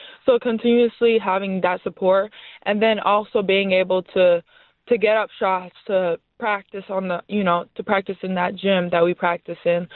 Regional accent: Texas, United States; For me personally, as you know, I came from Texas.

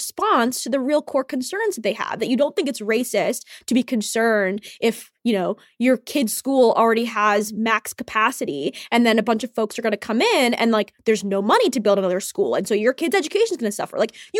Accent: Ethiopia; moved away; my family, we're Eritreans. We're growing up in Ethiopia

